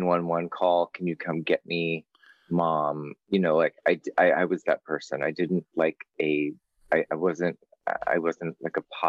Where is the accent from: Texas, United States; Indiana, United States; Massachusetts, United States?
Texas, United States; San Antonio; I mean, our room is actually like I'm from San Antonio, Texas.